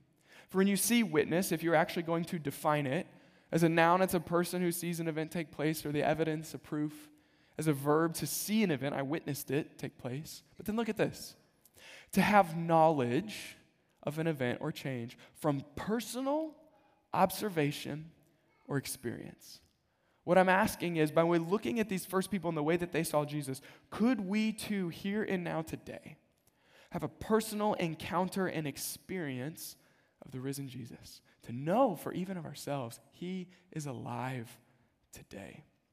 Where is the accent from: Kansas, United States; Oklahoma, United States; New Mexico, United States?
Kansas, United States; I'm from Kansas. Kansas City is my team. Not a bandwagon. Grew up in Kansas.